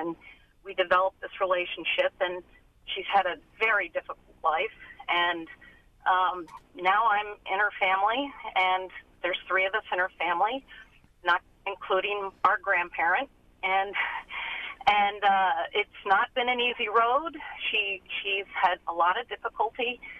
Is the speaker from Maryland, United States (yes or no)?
yes; Baltimore, Maryland, United States; I'm 64 years old. I grew up in Baltimore.